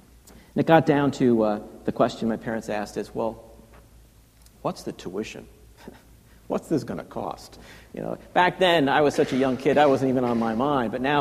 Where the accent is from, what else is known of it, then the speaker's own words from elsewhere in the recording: Yonkers, New York, United States; I grew up in Yonkers. And in my neighborhood, where I grew up, many of us went to school at the local parochial high school.